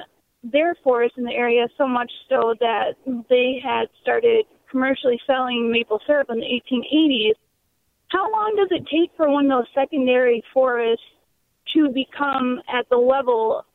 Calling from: Michigan, United States; So I'm originally from Michigan, which I know that the Lower Peninsula was clear cut back in the early 1800s, and I live by Grand Rapids.

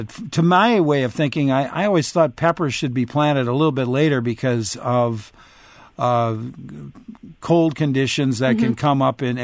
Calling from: Appleton, Wisconsin, United States; Appleton.

